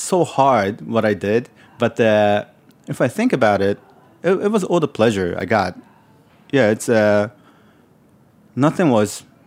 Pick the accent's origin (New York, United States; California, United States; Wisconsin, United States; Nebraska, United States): New York, United States; And I trained in Kyoto, and I grew up in New York, so I know about Japanese cooking